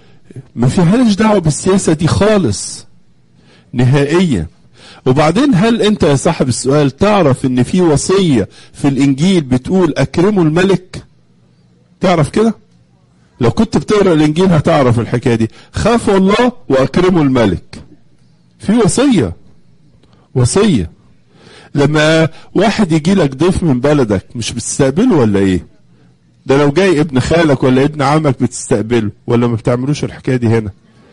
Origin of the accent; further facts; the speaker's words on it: Egypt; إن أنا أولا مواطن مصري، مش كده برضو؟ أنا أنتمي لبلدي